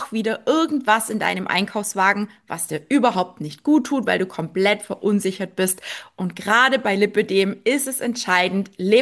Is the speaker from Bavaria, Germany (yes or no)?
no; Baden-Württemberg, Germany; born there; ich bin da auch so ein kleiner Schnäppchenjäger, ne, so der gebürtige Schwabe